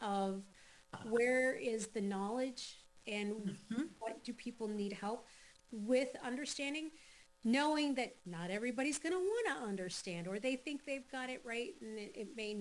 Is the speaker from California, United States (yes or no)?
no; Ohio, United States; When I was growing up in Ohio, I wrote for the Firelands Farmer newspaper.